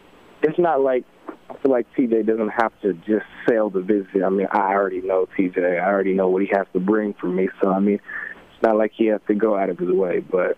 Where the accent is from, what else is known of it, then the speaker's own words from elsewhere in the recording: Tacoma, Washington, United States; I'm from Tacoma, Washington, but ultimately, I mean, yes, Spokane's close